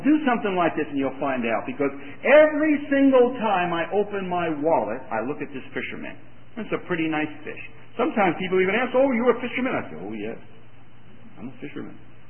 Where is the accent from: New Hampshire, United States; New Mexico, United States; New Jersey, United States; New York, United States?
New Jersey, United States; Newark; When I was a teenager, I just loved fishing. We moved from Newark, New Jersey to Island, New Jersey